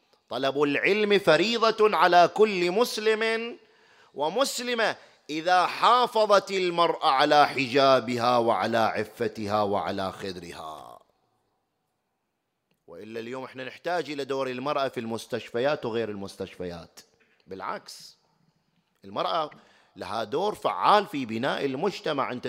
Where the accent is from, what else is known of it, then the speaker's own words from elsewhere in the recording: Bahrain; شوف مستوى العفة عندنا في البحرين، شوف مستوى الحجاب والستر عندنا في البحرين